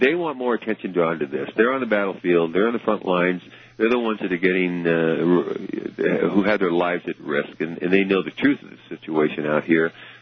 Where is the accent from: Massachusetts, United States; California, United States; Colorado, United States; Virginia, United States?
Colorado, United States; now in Arizona, United States; I'm from Colorado, too, and see people actually on the street walking around with exposed weapons.